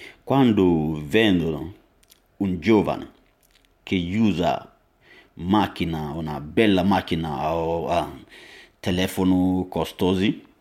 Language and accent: Italian; Nigeria; now in Italy; sono nigeriano e vivo in Italia circa 3 anni.